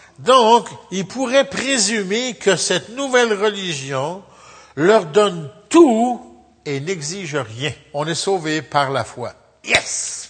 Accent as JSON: {"language": "French", "country": "France", "moved": "yes", "lives_now": "Canada", "said": "Je suis un immigrant, je suis arrivé en 1957 de France."}